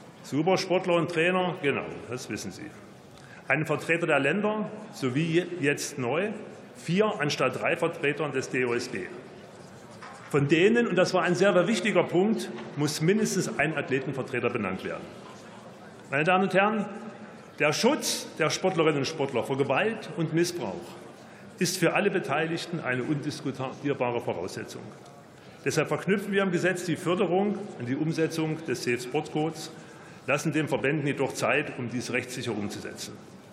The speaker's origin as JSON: {"language": "German", "town": "Leipzig", "region": "Saxony", "country": "Germany", "said": "als stolzer Leipziger"}